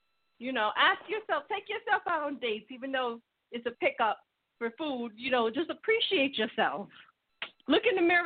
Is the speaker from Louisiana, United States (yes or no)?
no; New York, United States; especially being in New York and being a New Yorker, you're on the go constantly.